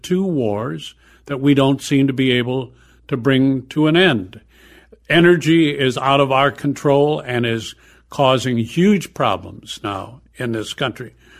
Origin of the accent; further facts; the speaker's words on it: Illinois, United States; But my home state of Illinois has parts of it that are probably as inclined to look askance at a black man running for major office as any parts of the country.